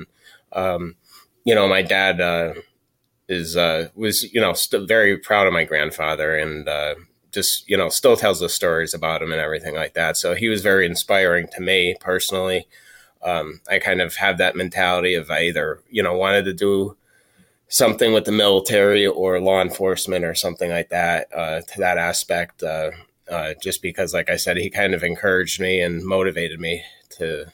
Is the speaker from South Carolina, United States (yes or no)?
no; Scranton, Pennsylvania, United States; So I was born in Scranton, Pennsylvania. That's where I grew up. Still live pretty close to the area.